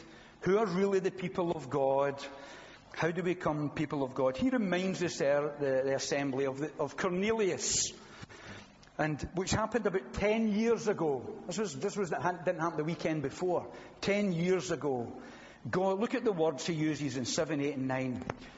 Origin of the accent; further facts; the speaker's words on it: Scotland, United Kingdom; I'm Scottish. It's who I am.